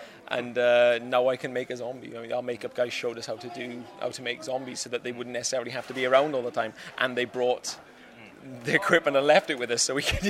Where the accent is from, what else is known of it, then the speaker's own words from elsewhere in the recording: Swansea, Wales, United Kingdom; I'm from Swansea